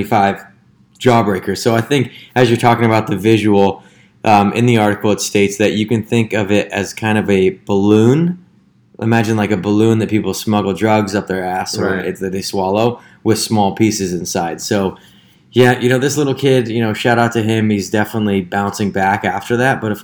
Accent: United Kingdom; I'm British.

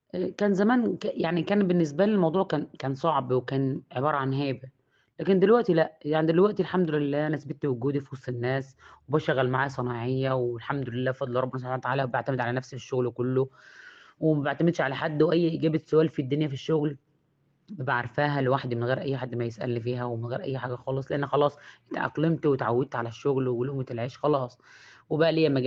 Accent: Mansoura, Dakahlia, Egypt; أنا من منصورة، مركز الجمالة الأهلية

